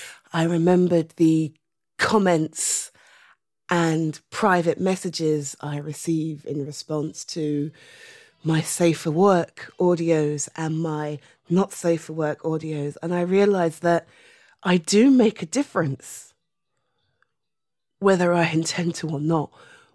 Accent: United Kingdom; And I'm British.

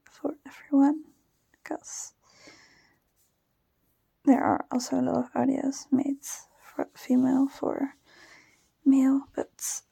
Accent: Netherlands; accent: Dutch; English is a second language; I also got some comments about my Dutch accent. It's pretty funny, because I don't always enjoy my Dutch accent.

